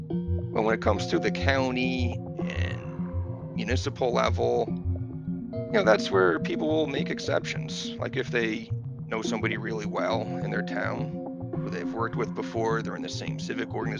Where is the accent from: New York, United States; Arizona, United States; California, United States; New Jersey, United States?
New Jersey, United States; But in my home state, New Jersey alone, there were two Greens running.